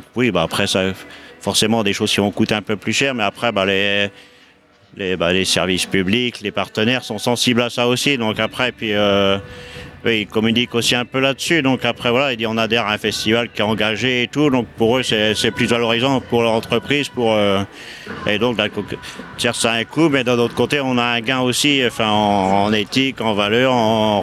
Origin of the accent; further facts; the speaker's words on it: Bréal-sous-Montfort, Brittany, France; Moi, je suis natif de Bréal